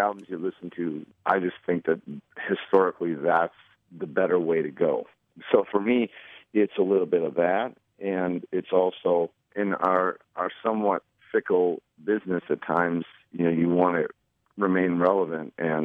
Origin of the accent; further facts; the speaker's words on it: Elma, United States; In Elma. I grew up in Elma, I think you've pronounced it correctly. when you grow up in a town of 800